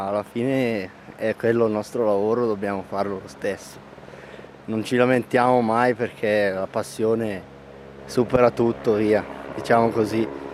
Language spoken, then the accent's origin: Italian; Colico, Lombardy, Italy; Arrivo da Colico, in cima al lago di Como, in provincia di Lecco.